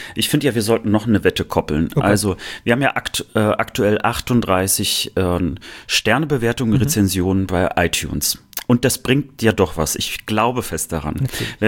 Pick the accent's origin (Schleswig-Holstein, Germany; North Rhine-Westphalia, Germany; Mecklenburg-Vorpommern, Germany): Mecklenburg-Vorpommern, Germany; Rostock; Ich als Rostocker natürlich Seemann.